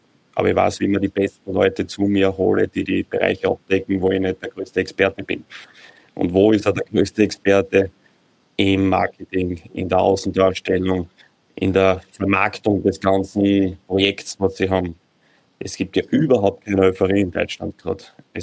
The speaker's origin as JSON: {"language": "German", "country": "Austria"}